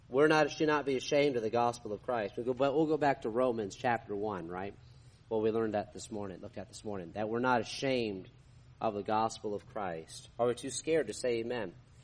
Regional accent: New York, United States; now in Texas, United States; I said, "Well, I'm a pastor down in Texas." Oh, okay. You know, I grew up in New York.

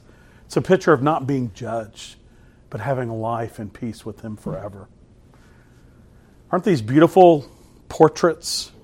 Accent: Texas, United States; I'm sorry. I'm from Texas. I'm sorry. I'll just stop.

